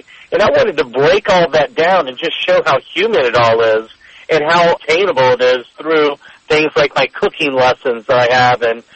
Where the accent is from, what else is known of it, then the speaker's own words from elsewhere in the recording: Lacombe, Louisiana, United States; down the road from where I grew up in the Bayou Lacombe area of the North Shore.